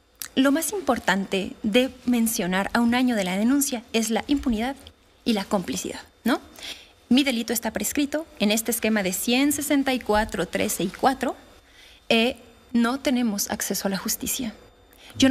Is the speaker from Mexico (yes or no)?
yes; Mexico; como mexicana y como víctima de violencia sexual